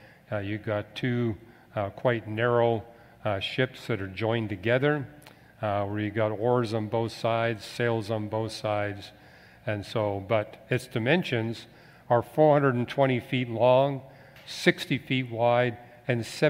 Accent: British Columbia, Canada; I grew up in British Columbia, which is almost entirely filled with softwood forests.

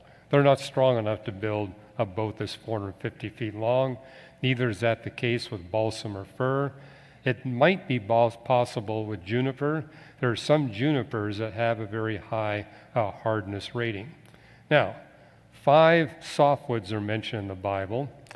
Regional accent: British Columbia, Canada; I grew up in British Columbia, which is almost entirely filled with softwood forests.

